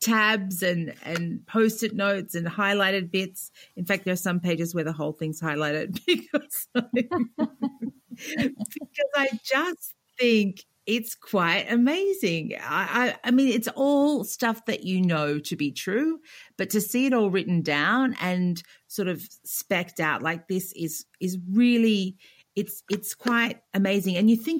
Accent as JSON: {"language": "English", "country": "Australia", "said": "And I'm Australian. I haven't had a lot of access to snow in my life."}